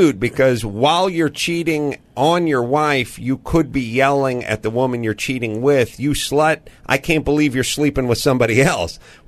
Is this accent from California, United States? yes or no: yes; North Hollywood, California, United States; Because I'm from North Hollywood.